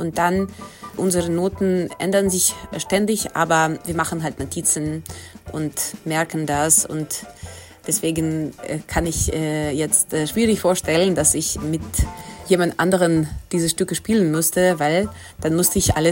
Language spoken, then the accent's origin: German; Taganrog, Rostov Oblast, Russia; ganz jung war und in Taganrog, meine Heimatstadt, Musikschule ging